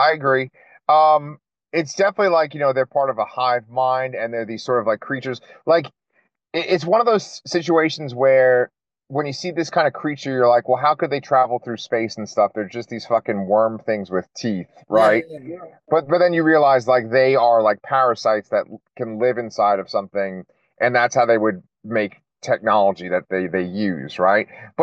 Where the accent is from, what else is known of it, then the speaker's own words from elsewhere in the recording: New York, United States; moved away as an adult; now in Texas, United States; I grew up in New York. I lived there till I was 26, and my perception of Texas was pretty much based on film and like books and comics and stuff.